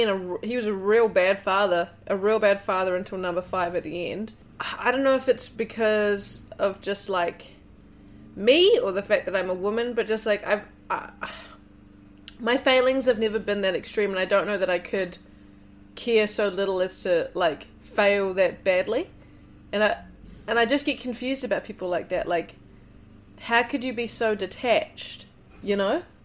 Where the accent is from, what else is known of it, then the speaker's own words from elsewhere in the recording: New Zealand; accent: Kiwi; I also intentionally do not speak with a particularly Kiwi accent, in my opinion.